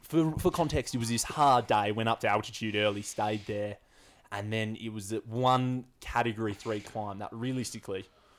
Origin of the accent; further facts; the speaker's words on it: Australia; now in China; I was pretty excited being the Australian commentator here in China.